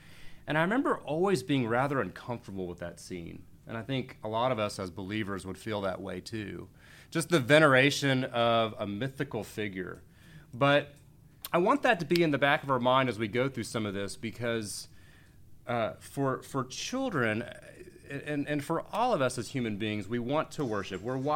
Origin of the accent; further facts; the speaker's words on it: Houston, Texas, United States; Another thing is we grew up in Houston and we didn't have a fireplace.